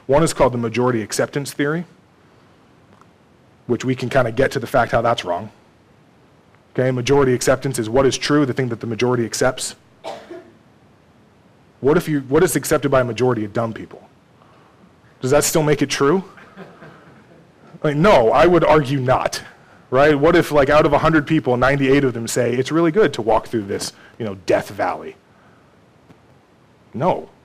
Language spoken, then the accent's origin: English; Texas, United States; I went down about an hour south of where I grew up in Texas to visit my grandparents